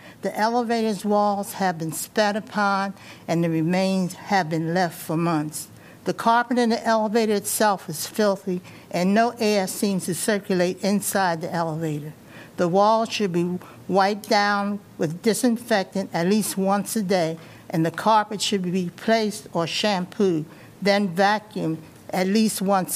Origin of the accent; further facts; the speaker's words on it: Iowa City, Iowa, United States; I'm from Iowa City.